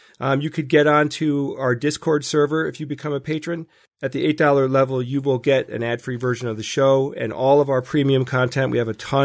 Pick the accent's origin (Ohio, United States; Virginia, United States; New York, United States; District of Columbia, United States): New York, United States; New York City; I grew up in the New York City area